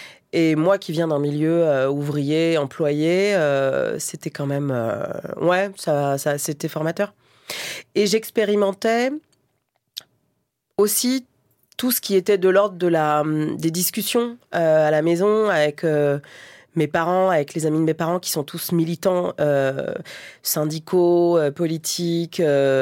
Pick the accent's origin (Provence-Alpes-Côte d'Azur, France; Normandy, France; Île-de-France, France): Île-de-France, France; Mon parcours, et ben, je suis un pur produit de banlieue zone 5 de la région parisienne